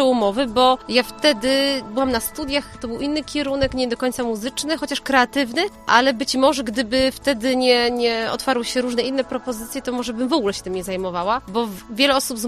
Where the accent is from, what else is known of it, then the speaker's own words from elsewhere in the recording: Opole, Opole Voivodeship, Poland; po pierwsze jestem z Opola tutaj, więc to jakby miasto tym nie ma co mówić, miasto żyje festiwalem